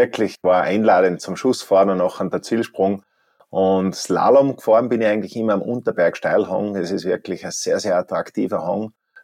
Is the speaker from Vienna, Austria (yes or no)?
no; Zauchensee, Salzburg, Austria; zu meiner Kindheit in Zauchensee, da hat es eigentlich noch keinen Fernseher nicht gegeben. Ich bin sozusagen bis 6, 7, 8 Jahre ohne Fernseher aufgewachsen.